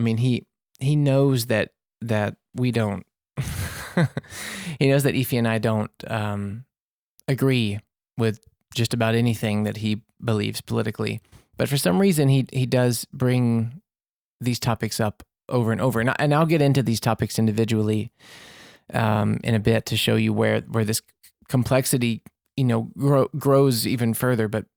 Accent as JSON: {"language": "English", "region": "Mississippi", "country": "United States", "tie": "born there", "also_born_or_lived": "Louisiana", "said": "Like, I was born in Mississippi there, and we lived in Louisiana for a long time."}